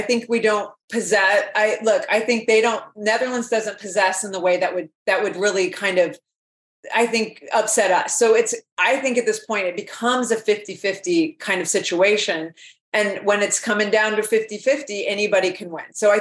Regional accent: United States; I feel like I have to own my Americanness and say soccer.

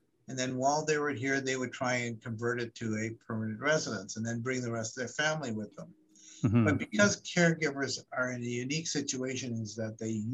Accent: United Kingdom; born there; moved away; I'm an immigrant. I was born in England.

